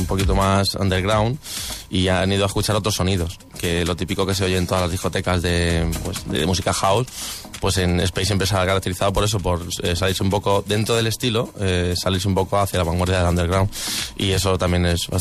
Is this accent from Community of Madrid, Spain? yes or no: yes; Madrid, Community of Madrid, Spain; teniendo en cuenta que soy madrileño y ya tengo una edad